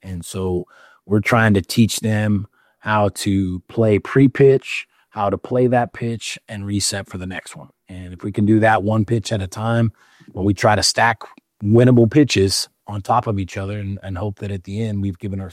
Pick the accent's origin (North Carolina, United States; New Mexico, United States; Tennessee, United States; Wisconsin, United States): New Mexico, United States; I'm from New Mexico. We've been out here since 2017.